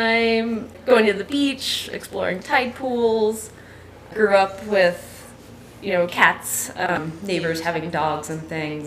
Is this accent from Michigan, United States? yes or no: no; San Diego, California, United States; Well, I grew up in San Diego, so my parents would take us to the zoo all the time.